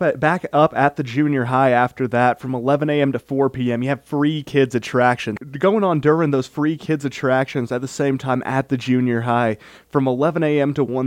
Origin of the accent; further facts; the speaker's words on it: Huntington, United States; and growing up in Huntington, I always look forward to the big events on the 4th of July